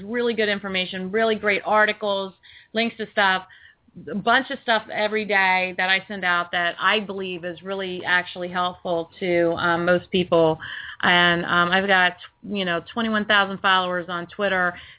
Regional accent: Ohio, United States; And I'm from Ohio.

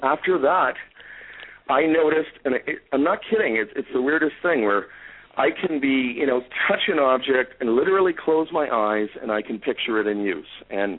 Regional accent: Toronto, Ontario, Canada; I grew up in Toronto, and when I was a very, very young kid, I did a book report for school

